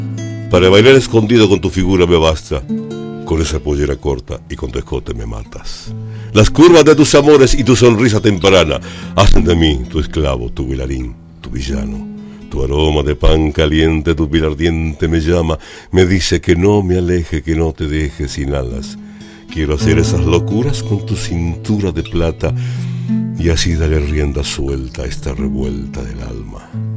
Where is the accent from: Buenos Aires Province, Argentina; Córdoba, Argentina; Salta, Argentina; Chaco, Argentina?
Salta, Argentina; Tartagal; Estamos aquí en Radio Nacional Tartagal, mi pueblo querido.